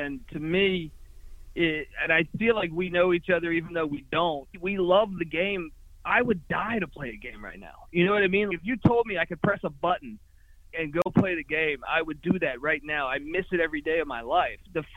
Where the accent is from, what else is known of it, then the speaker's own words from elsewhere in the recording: Washington, District of Columbia, United States; Now, look, I grew up in Washington, D.C.